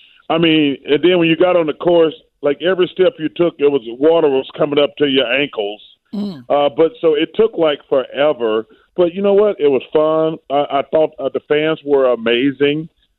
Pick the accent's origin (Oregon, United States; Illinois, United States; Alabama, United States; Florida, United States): Alabama, United States; growing up in Alabama and when I went down for my visit